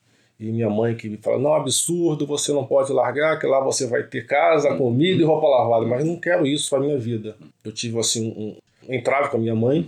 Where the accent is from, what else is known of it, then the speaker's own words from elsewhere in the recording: Rio de Janeiro, Brazil; Jacarepaguá. Nascido e criado em Jacarepaguá.